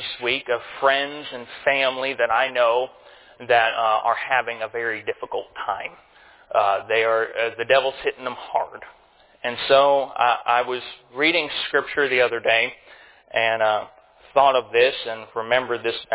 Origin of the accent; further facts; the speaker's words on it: Kentucky, United States; Okay, I may be from Kentucky, but I got all my teeth. I may be from Kentucky, but I am wearing shoes to church.